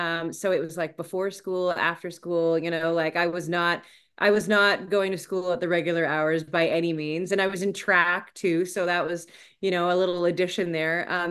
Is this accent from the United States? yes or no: no; Abbotsford, British Columbia, Canada; Born and raised in Abbotsford, went to a ton of schools out there.